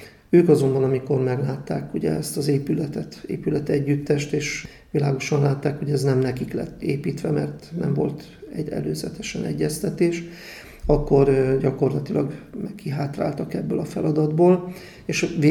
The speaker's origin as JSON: {"language": "Hungarian", "town": "Zalaegerszeg", "region": "Zala", "country": "Hungary", "said": "mivel én magam is zalaegerszegi vagyok"}